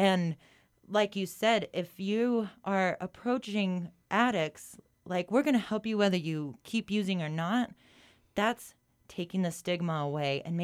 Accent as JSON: {"language": "English", "region": "Colorado", "country": "United States", "tie": "born or raised there", "said": "And I think we both know, growing up in the Roaring Fork Valley, coke is a little bit more of an issue than heroin."}